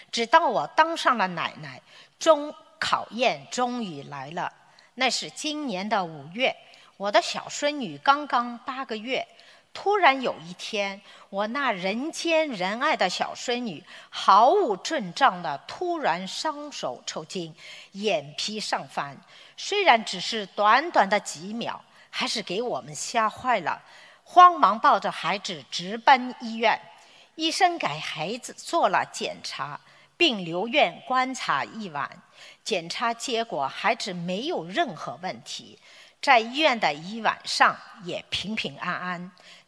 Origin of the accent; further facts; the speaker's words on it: Melbourne, Victoria, Australia; 我来自墨尔本